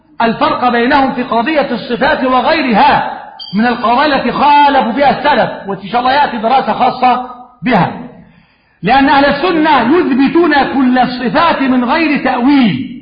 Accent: Egypt; ما إحنا مصريين،

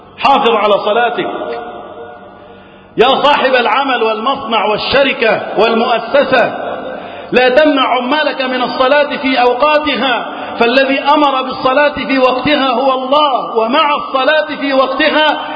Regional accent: Egypt; بلدنا مصر

